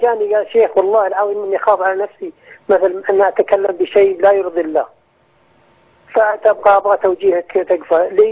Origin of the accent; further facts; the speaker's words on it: Saudi Arabia; انا سعودي.